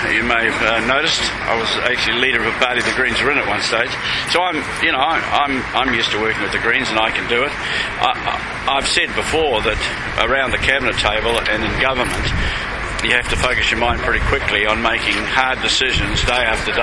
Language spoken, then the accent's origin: English; New Zealand; as a New Zealander who understands the importance of this global sector